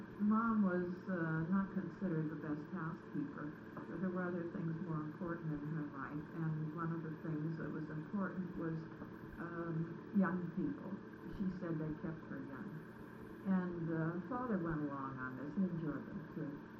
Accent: Beaver, Pennsylvania, United States; born there; I was born in Beaver, down the river, down the Ohio.

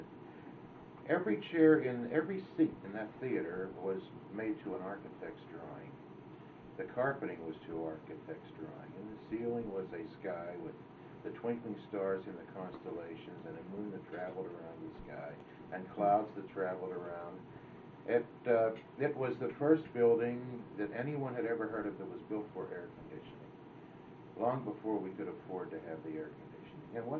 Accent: Pittsburgh, Pennsylvania, United States; born there; I was born in Pittsburgh, and Daddy early went into the very glamorous motion picture business and really never made money again.

